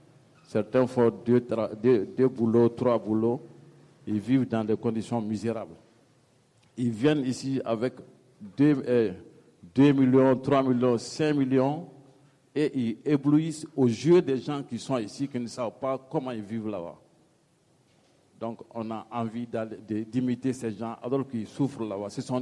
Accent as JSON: {"language": "French", "country": "Mali", "said": "Donc, comme je suis du Mali, donc j'ai fait un mois, le second mois, je suis rentré chez moi."}